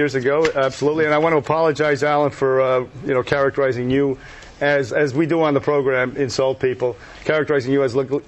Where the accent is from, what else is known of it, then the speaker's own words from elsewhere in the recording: Bronx, New York, United States; By the way, I came from the streets myself. I grew up in the South Bronx in a housing project.